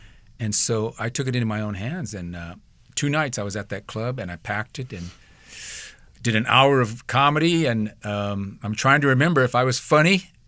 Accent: Midwest, United States; And I grew up in the Midwest. There was nothing.

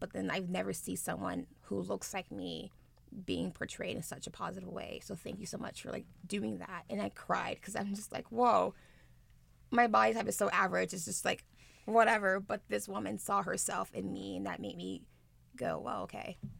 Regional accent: Los Angeles, California, United States; Because I grew up in Los Angeles. I grew up in the Valley, and it's very diverse, my group of friends.

